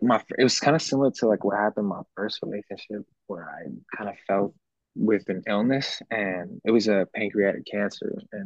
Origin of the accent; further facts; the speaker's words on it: California, United States; in the Bay Area